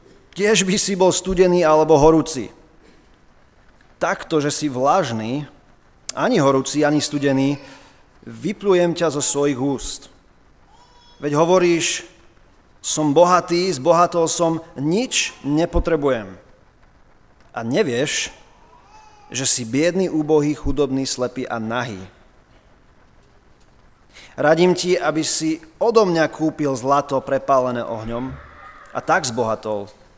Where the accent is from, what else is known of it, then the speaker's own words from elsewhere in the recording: Žilina, Žilina Region, Slovakia; also born or lived in United States; vyrastal som v Žiline a zároveň 15 rokov som strávil v Štátoch. Rodičov mám teda Američanov.